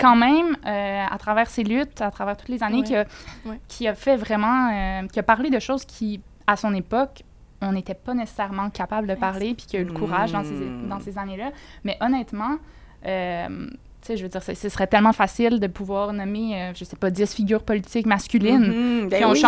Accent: Quebec, Canada; en tant que Québécoise, en tant que Canadienne

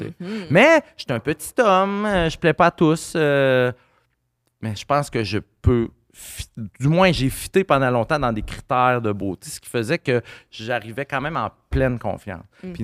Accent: Rimouski, Quebec, Canada; Mon père a 80, ma mère a 75, je suis de Rimouski.

